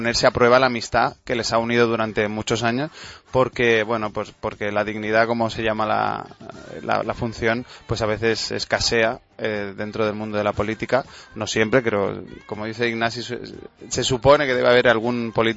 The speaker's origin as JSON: {"language": "Spanish", "town": "Málaga", "region": "Andalusia", "country": "Spain", "said": "Pues yo sobre todo estoy muy muy a gusto porque estoy en mi tierra y acabo de estar con mi familia comiendo"}